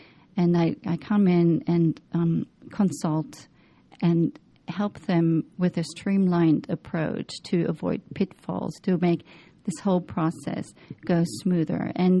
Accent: Worms, Rhineland-Palatinate, Germany; now in United States; I'm from Germany, a city called Worms.

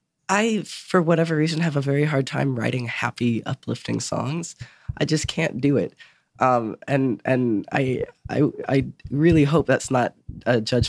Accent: Asheville, North Carolina, United States; I'm from Asheville, and she's in a local Asheville band.

